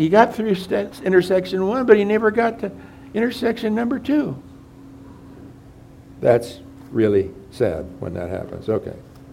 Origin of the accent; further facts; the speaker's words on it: Winona Lake, Indiana, United States; growing up on Winona Lake was a mixed blessing.